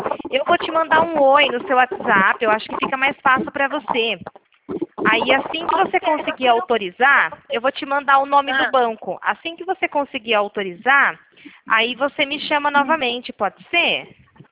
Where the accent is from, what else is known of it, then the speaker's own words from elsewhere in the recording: Nova Odessa, São Paulo, Brazil; Eu sou aqui da cidade de Nova Odessa.